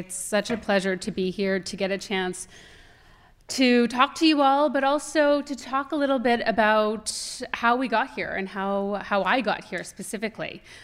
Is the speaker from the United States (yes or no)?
no; Saskatchewan, Canada; not far from where I grew up in Saskatchewan